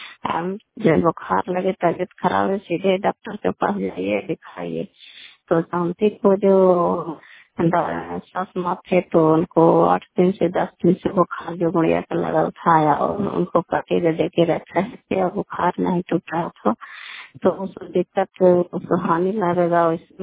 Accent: Bihar, India; घर कल्याणपुर वाली बेलची पंचायत पटखन चंडी जिला लंदा का निवासी हूँ।

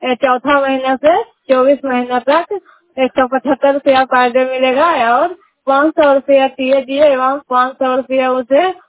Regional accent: Nagarnausa, Bihar, India; मैं नगर नौसा ब्लॉक के रहने वाली हूँ

